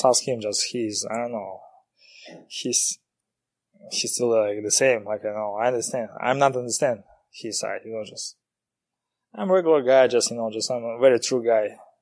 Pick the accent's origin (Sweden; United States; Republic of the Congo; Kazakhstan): Kazakhstan; English is a second language; Just, I'm a regular guy. Just, I'm original from Kazakhstan.